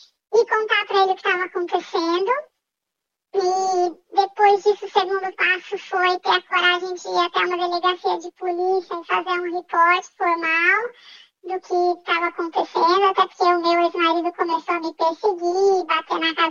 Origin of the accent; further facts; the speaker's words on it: Brazil; moved away as an adult; now in Australia; Sendo brasileira e vendo como as mulheres são tratadas, eu achei, eu sou imigrante aqui, nunca ninguém vai me dar ouvidos, né?